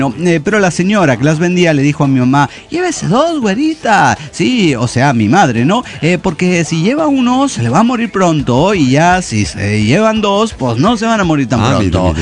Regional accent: Azul, Buenos Aires Province, Argentina; de Azul Argentina.

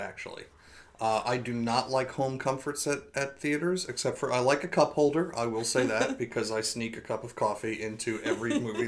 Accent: New York City, New York, United States; It's been very frustrating the past few years as I've, as a New Yorker, I've had to tighten our belts

